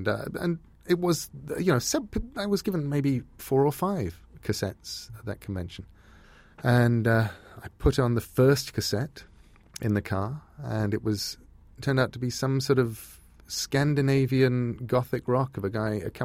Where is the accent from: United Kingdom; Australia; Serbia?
United Kingdom; England; now in United States; I'm English.